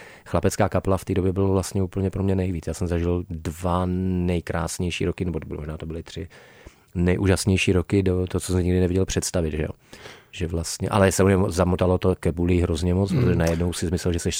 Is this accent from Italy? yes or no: no; Slovakia; accent: Slovak; Czech is a second language; moje nářečí nebo slovenské nářečí, které používáme, je hodně podobný tomu moravskému, spíš moravský.